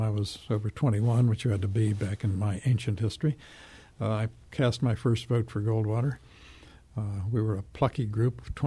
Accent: Midwest, United States; But I do think growing up in the Midwest, you do have an appreciation of the sturdy, rooted common sense of the American people

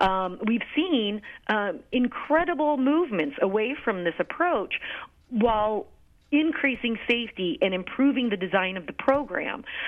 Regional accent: Santa Cruz, California, United States; I'm from Santa Cruz. Right here in Santa Cruz, we have these situations as well.

